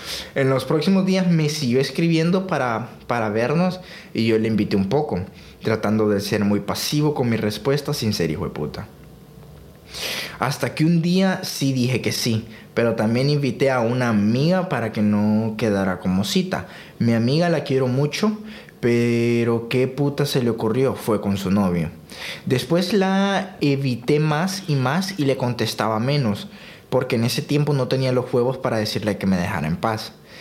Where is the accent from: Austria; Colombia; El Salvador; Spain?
Austria; Yo le digo que no soy de Australia. Soy de Austria. Y el inglés no es mi idioma nativo.